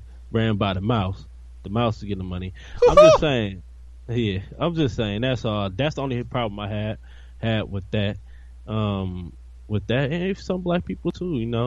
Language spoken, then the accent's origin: English; Oakland, California, United States; That's where I'm from, actually, and I'm glad they put that in, because I am from Oakland.